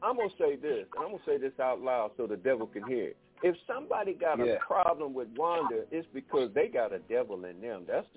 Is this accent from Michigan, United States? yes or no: yes; Detroit, Michigan, United States; I don't know if you know my history, but I grew up in Detroit.